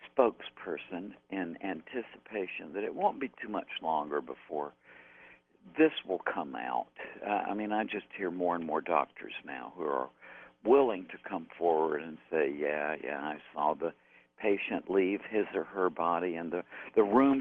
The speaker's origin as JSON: {"language": "English", "town": "Porterdale", "region": "Georgia", "country": "United States", "said": "For example, I'm from Porterdale, Georgia, and my mom and dad are from Porterdale, Georgia."}